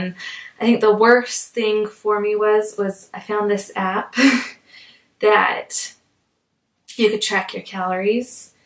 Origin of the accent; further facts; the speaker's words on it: Utah, United States; I'm 25 years old. I'm an English teacher. I've been teaching for 4 years. I have lived in Utah my whole life, so I love all that Utah stuff, like skiing and climbing and the outdoors.